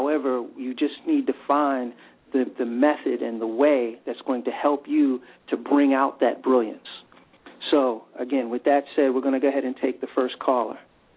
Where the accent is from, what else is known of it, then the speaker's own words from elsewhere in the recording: New York, United States; You know, I grew up in the Bronx area, and, you know, now I have a couple of different businesses